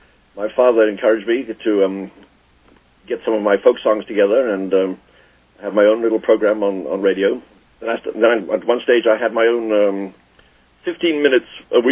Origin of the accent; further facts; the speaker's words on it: England, United Kingdom; I have a trouble with being English in that one doesn't talk about oneself in England.